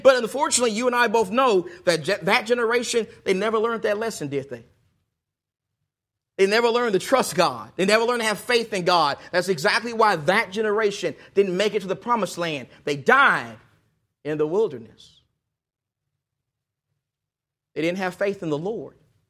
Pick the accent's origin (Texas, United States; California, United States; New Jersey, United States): Texas, United States; I'm from Texas, and in Texas, especially East Texas, one of the things that people love is they love their Dallas Cowboys. I mean, it was terrible growing up in East Texas.